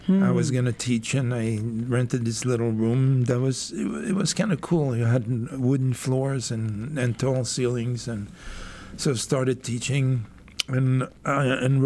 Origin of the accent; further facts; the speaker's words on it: Mexico City, Mexico; English is a second language; moved away as an adult; now in United States; But I came from Mexico City, and my studies, my diplomas didn't translate, and I had to start college all over again.